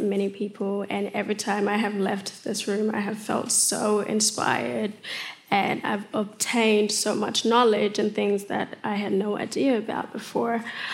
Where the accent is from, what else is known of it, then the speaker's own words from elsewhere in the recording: Kakuma, Turkana County, Kenya; also born or lived in South Sudan; So my family, when I was born in South Sudan, my family was fleeing war, and then they landed in Kakuma refugee camp where I grew up, and Kakuma was my first home.